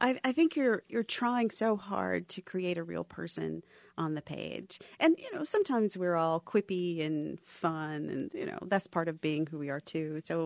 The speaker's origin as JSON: {"language": "English", "region": "the South", "country": "United States", "tie": "born or raised there", "said": "I did love the South, but it's hard not to love it. It's my home."}